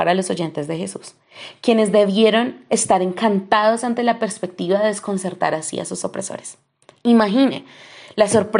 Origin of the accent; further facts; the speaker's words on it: Colombia; en estos momentos en mi país, Colombia, llevamos 2 meses desde que estamos en paro